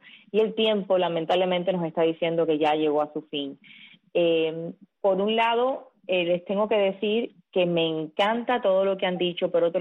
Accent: Cuba; Somos tres cubanos

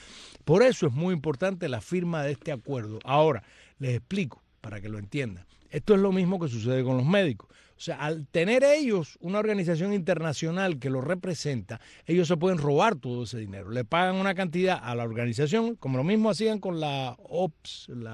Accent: Cuba; soy una cubana

